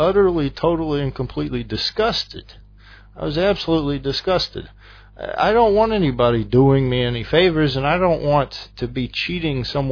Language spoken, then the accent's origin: English; the South, United States; accent: deep southern; I was from a southern state, which everyone can guess by my deep southern accent. I'm obviously very southern.